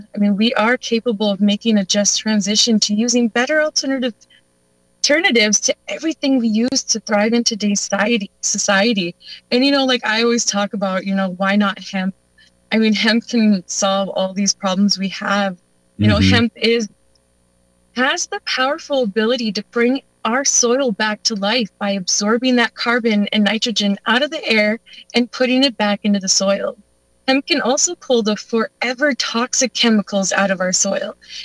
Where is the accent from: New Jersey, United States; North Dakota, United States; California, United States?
North Dakota, United States; I am Black Bear Clan, and I am an Anishinaabe from the Turtle Mountain Pembina Band of Chippewa.